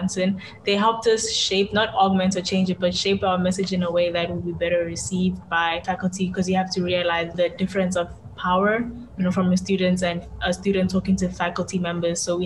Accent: South Africa; I'm South African and I spend most of my education there

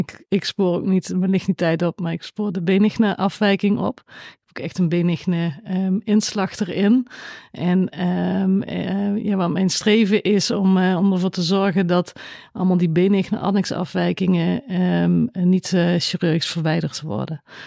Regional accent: Blerik, Limburg, Netherlands; born there; Ik ben geboren in Blerik, dat ligt aan de andere kant van de Maas bij Venlo. En na mijn middelbare schooltijd daar ben ik naar Maastricht gegaan om geneeskunde te studeren. En vervolgens ben ik in Veldhoven terechtgekomen.

